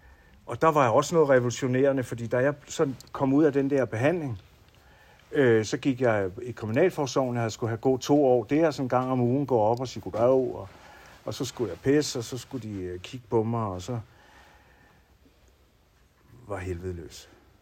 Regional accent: Copenhagen, Capital Region of Denmark, Denmark; Jeg er født på Nørrebro i København. I den sorte firkant. Og der har jeg levet rigtig mange år.

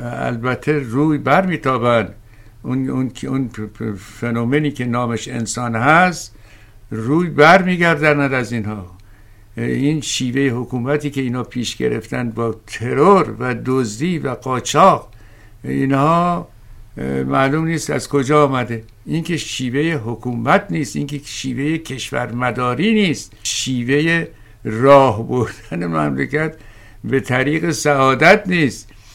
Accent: Iran; ما ایرانی هستیم، اگر لهجه متفاوت داریم ایرانی هستیم

